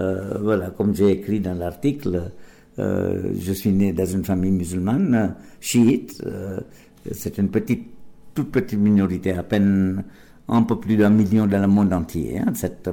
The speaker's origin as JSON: {"language": "French", "region": "Gujarat", "country": "India", "first_language": "Gujarati", "second_language": "French", "said": "Ma langue maternelle, qui est en réalité de Gujarat, le Gujarati."}